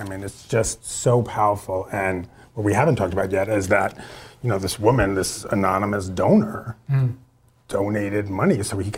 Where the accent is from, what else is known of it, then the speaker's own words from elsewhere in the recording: Queens, New York, United States; I grew up in Queens, New York, very sort of, as much as it was New York City, it wasn't New York City.